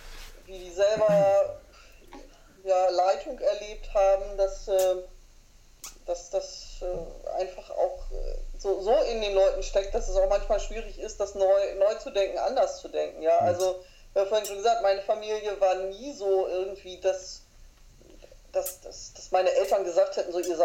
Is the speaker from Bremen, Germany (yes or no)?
yes; Bremen, Germany; meine Gemeinde in Bremen, wo ich aufgewachsen bin